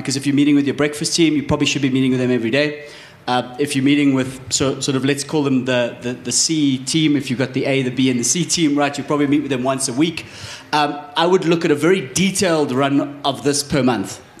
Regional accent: South Africa; we're not asking ourselves, as specifically as South African content creators, is this thing damn entertaining?

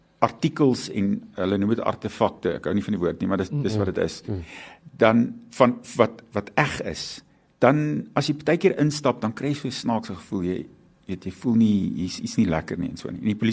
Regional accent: Pongola, KwaZulu-Natal, South Africa; ek het groot geword in Pongola, in die suikerrietlande

